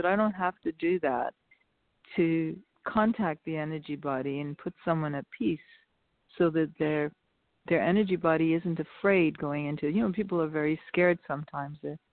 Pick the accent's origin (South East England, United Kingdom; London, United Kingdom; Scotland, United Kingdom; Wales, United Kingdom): Wales, United Kingdom; I'm actually from Wales. It's a small distinction, but it's a different country than England.